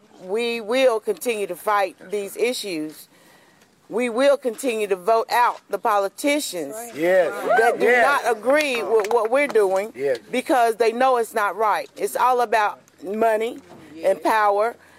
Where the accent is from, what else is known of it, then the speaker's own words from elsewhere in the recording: Walnut Cove, North Carolina, United States; I'm from the Walnut Cove community. I am one of those that live here and have lived here for over 40 years